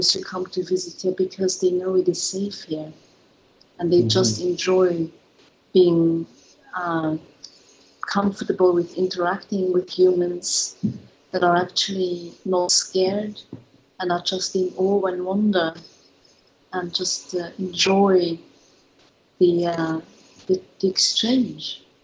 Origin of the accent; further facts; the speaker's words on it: Luxembourg; I'm from Luxembourg.